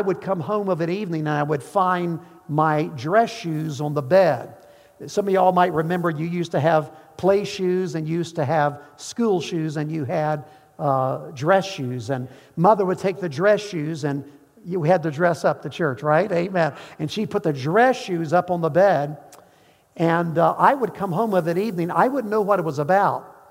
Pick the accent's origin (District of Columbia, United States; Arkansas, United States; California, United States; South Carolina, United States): Arkansas, United States; Little Rock; born there; And so I was born in Little Rock, Arkansas.